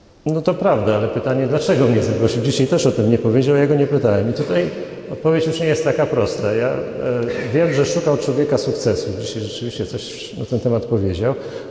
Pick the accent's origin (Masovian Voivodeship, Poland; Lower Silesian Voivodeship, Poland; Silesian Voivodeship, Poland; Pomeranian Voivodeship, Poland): Pomeranian Voivodeship, Poland; Gdańsk; Przyjechałem do Was z Gdańska. Jestem przedsiębiorcą od blisko 20 lat.